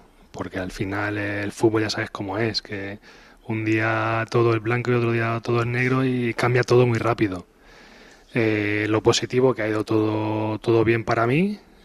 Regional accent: Tarragona, Catalonia, Spain; yo soy de allí de Tarragona.

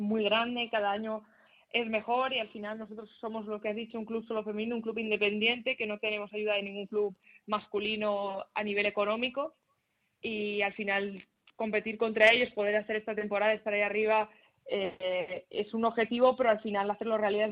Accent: Madrid, Community of Madrid, Spain; al final yo siempre he vivido en Madrid, soy de Madrid y soy orgullosa de Madrid

